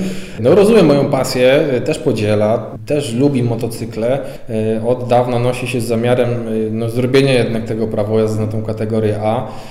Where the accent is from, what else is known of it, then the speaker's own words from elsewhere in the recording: Namysłów, Opole Voivodeship, Poland; Ja dokładnie jestem z Namysłowa, województwo polskie.